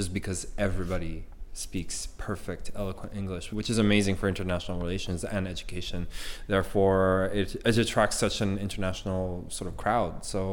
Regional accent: Montreal, Quebec, Canada; as a Canadian from Montreal

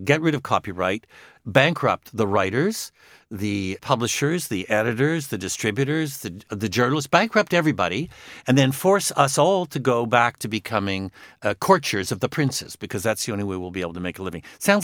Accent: Canada; I'm a Canadian.

